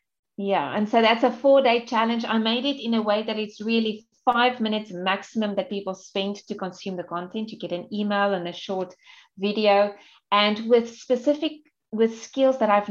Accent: South Africa; And I was also coming from English speaking South Africa into countries like, for example, Thailand, Vietnam, Indonesia

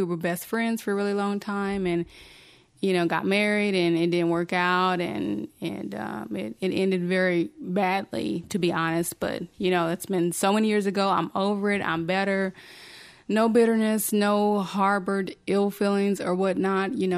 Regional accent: the South, United States; I'm originally from the South. So of course, when I did move up here, it was a culture shock for me.

